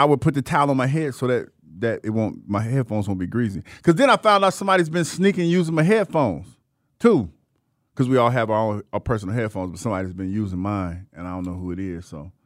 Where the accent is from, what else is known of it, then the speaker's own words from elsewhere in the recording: Ohio, United States; I went to my hometown in my Corvette